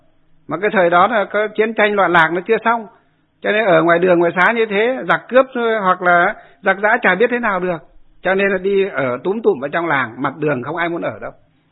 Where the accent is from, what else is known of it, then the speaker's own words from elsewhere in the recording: Ba Hàng Đồi, Hòa Bình, Vietnam; dưới quê tôi Ba Hàng Đồi hay là xuống tận dưới Nho Quan Ninh Bình